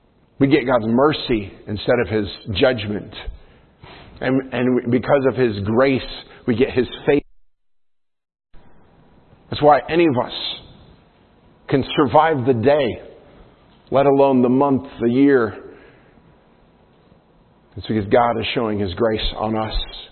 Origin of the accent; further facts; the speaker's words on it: New York, United States; I know I've talked to you before about growing up in the Adirondacks and hiking different mountain trails.